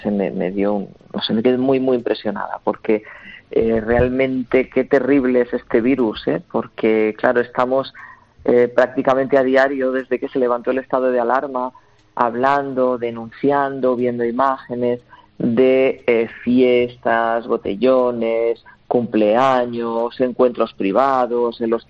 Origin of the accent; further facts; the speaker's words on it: Catalonia, Spain; voy a responder la primera simplemente porque soy de Cataluña